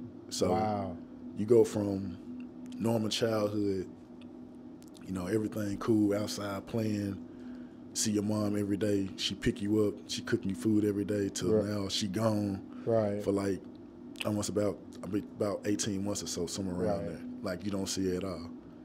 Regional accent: Memphis, Tennessee, United States; Like we grew up in South Memphis. Now that's a big neighborhood out there.

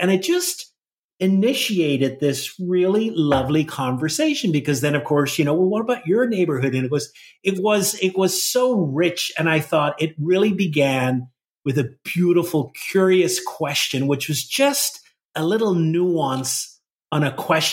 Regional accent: Northern Ireland, United Kingdom; well, I grew up in the north of Ireland.

